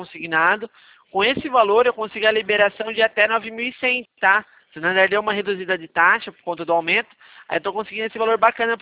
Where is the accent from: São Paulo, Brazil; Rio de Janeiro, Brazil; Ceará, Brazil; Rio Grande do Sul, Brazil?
São Paulo, Brazil; Araras; eu sou daqui da cidade de Araras mesmo.